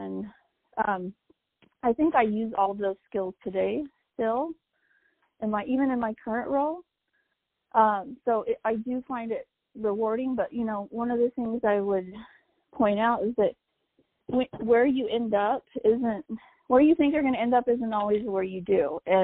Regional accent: New Mexico, United States; I even went to Washington, D.C. and interned for the New Mexico state senator of my home state.

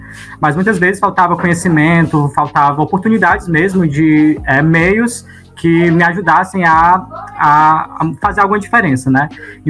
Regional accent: Santa Quitéria, Ceará, Brazil; now in Fortaleza, Brazil; Eu tenho 19 anos, sou natural da cidade de Santa Quitéria, no Ceará, e atualmente estou morando em Fortaleza, por conta da universidade.

